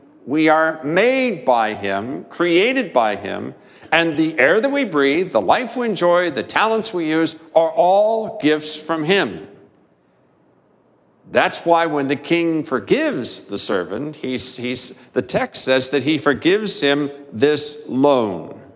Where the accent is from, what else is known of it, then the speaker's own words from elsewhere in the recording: Martinsburg, West Virginia, United States; Growing up in Martinsburg, West Virginia, I had the opportunity to fish a time or two